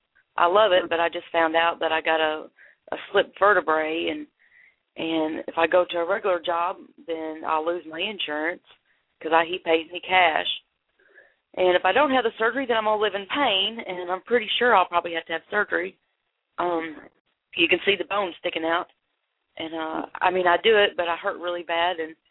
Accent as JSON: {"language": "English", "region": "Kentucky", "country": "United States", "said": "I'm from Kentucky."}